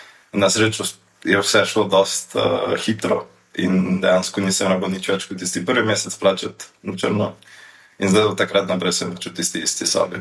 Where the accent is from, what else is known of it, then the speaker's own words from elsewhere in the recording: Počanek, Drava, Slovenia; prihajam iz Počanka, okolice Slovenske Bistrice